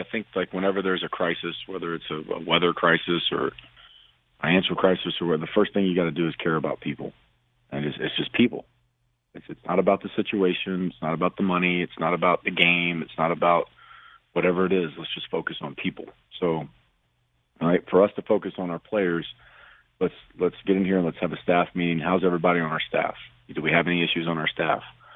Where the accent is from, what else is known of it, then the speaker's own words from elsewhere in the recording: Louisiana, United States; And having been in hurricanes growing up in South Louisiana